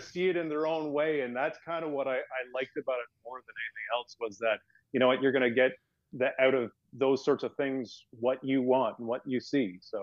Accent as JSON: {"language": "English", "country": "Canada", "said": "I think being Canadian means that you get tired of things and you like variety."}